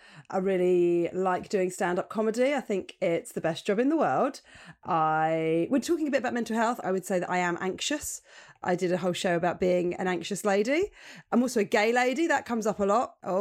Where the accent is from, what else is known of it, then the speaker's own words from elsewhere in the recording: Portsmouth, South East England, United Kingdom; born there; I was born in Portsmouth.